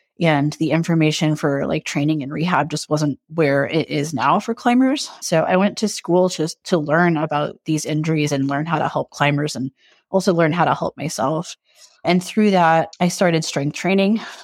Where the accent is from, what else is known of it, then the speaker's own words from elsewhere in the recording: California, United States; now in Oakland, United States; I'm in Oakland, California. I've been in the Bay Area since 2005, but I grew up originally in Southern California, and that's where I started climbing.